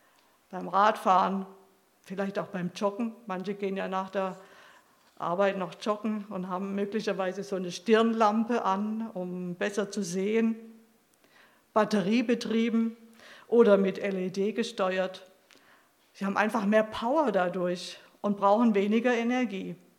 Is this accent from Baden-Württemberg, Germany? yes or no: yes; Stuttgart, Baden-Württemberg, Germany; Ich war damals in Stuttgart, das war in der Zeit, wo ich hier aktiv war und bin nach Stuttgart in meine Heimat gefahren.